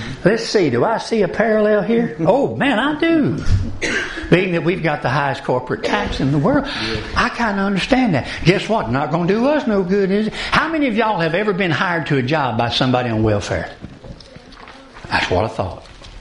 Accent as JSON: {"language": "English", "region": "Mississippi", "country": "United States", "said": "I'm from Mississippi, by the way. I was a firefighter for 30 years, a pastor for 15 of those years."}